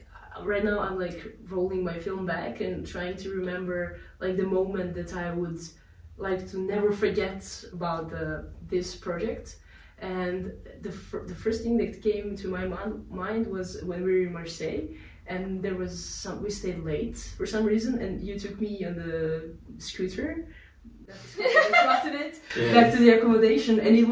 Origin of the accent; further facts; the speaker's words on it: Belgrade, Serbia; English is a second language; I'm from Belgrade, so I can like help you around the town